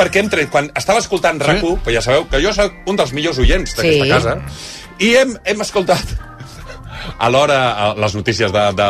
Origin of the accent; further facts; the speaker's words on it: L'Hospitalet de Llobregat, Catalonia, Spain; O sigui, és exagerat fins i tot pels que som de l'Hospitalet.